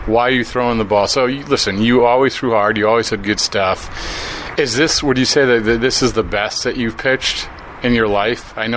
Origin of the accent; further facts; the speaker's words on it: East of England, United Kingdom; Back in Essex, my hometown, they call me